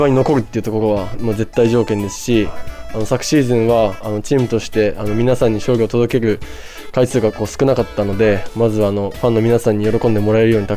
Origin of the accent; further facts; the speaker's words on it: Iwate, Japan; now in Niigata, Japan; はい、地元が岩手県で、地元に近いところがあるので住みやすいです。